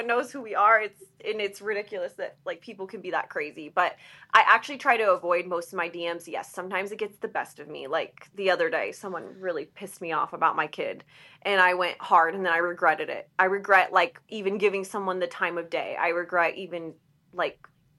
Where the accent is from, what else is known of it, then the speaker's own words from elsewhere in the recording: Las Vegas, Nevada, United States; Me and my sister are born and raised in Vegas.